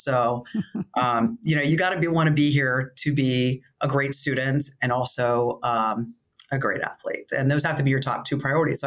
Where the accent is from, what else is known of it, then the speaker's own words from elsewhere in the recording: Johnstown, Pennsylvania, United States; So Pittsburgh, I'm from Johnstown.